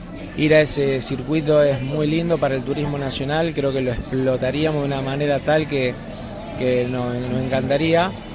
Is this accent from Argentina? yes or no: yes; Santa Fe, Argentina; Mirá, como santafesino me encantaría.